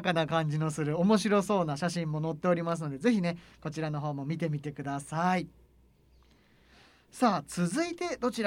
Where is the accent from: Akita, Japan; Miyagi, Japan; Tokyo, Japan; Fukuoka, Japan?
Akita, Japan; 私秋田の出身ですのでね、